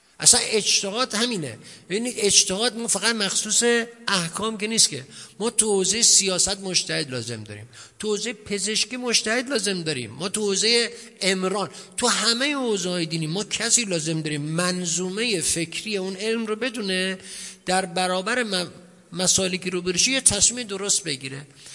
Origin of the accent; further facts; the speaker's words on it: Iran; عراقی ما ایرانیم